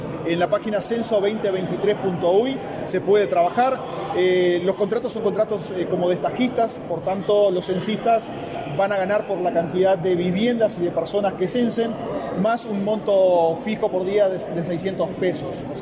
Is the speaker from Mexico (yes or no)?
no; Uruguay